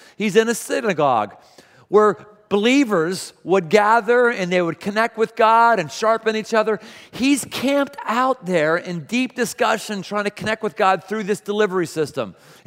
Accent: Pittsburgh, Pennsylvania, United States; I remember when I was a kid and growing up in Pittsburgh, I went to the Monroeville Mall with my mom

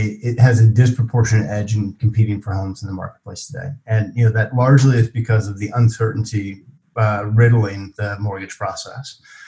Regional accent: Missouri, United States; also born or lived in Oklahoma / Georgia; But I grew up in I grew up in Missouri. I spent a couple of years in Oklahoma. Went to University of Tulsa in Oklahoma, and then shortly thereafter to grad school at University of Georgia.

